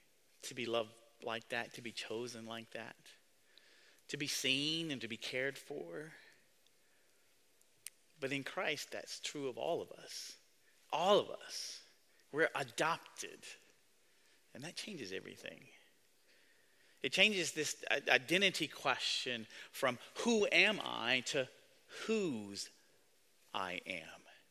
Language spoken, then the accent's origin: English; Climax, North Carolina, United States; also born or lived in Savannah, United States / Atlanta, United States; I grew up in Climax, North Carolina. Now, when I lived in Savannah, Georgia, and then later on at school in Atlanta at Emory, people always ask you, where are you from?